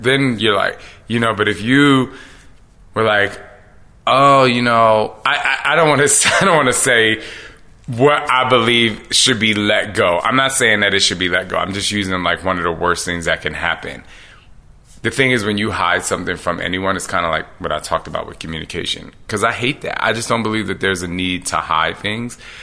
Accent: Philadelphia, Pennsylvania, United States; Also, you know, being in, growing up in Philly too, you go to the next block, you get jumped.

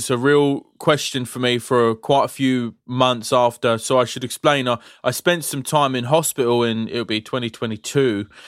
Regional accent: Dagenham, London, United Kingdom; now in Edinburgh, United Kingdom; Well, I am from Dagenham.

